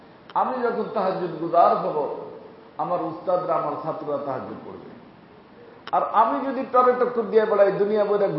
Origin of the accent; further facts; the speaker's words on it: Faridpur, Dhaka Division, Bangladesh; এই যে আমি ফরিদপুরের মানুষ, ফরিদপুরে এসে কিছু বললে আবার রাগ হয় মানুষ, যে উনি তো আমাদের ছেলে